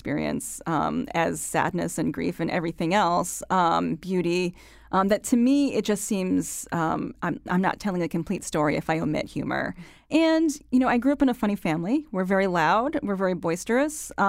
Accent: Connecticut, United States; So when I say I'm from Connecticut, people say, oh, and they kind of shake their head because they think they know where I'm coming from.

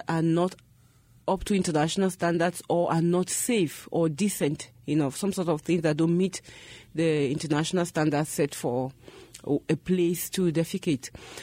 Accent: Nigeria; Nigeria, which is my home country, with a population of over 160 million people.

